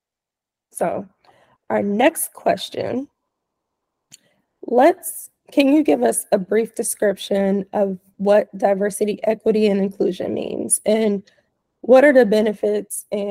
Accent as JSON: {"language": "English", "town": "Urbana", "region": "Illinois", "country": "United States", "tie": "born or raised there", "said": "where we grew up in Urbana"}